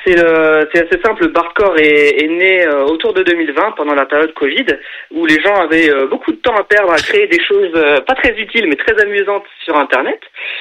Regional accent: Caen, Normandy, France; C'est ça, on vient bien de Normandie, de Caen.

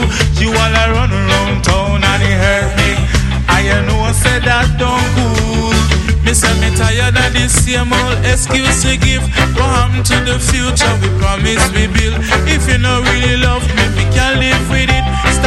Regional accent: Jamaica; now in Czech Republic; So I'm from Jamaica, and I'm so excited to be here in beautiful Prague.

